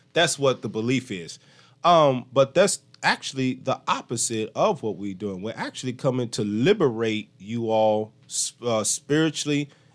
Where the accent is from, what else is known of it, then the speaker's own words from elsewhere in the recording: United States; I hate to say this to my Baptist brothers, but I was raised Baptist in the States.